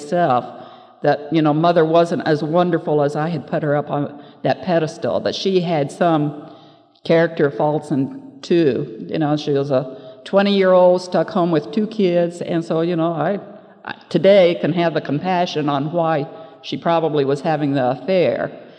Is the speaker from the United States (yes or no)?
yes; Kansas, United States; born there; I was born in Kansas many long years ago. 1939